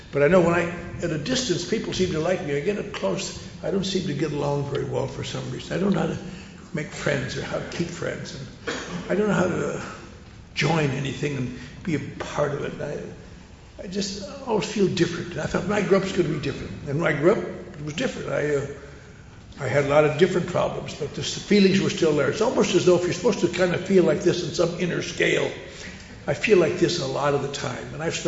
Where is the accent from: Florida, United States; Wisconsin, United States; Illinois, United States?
Wisconsin, United States; I grew up in the Norwegian Lutheran Church up in Wisconsin. Most of you have never heard of it.